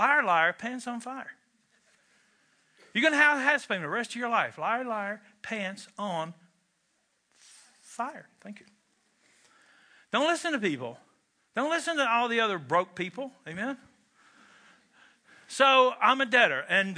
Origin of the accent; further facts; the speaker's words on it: Kentucky, United States; I'm from Kentucky where indeed smoking is still, to this day, a spiritual gift.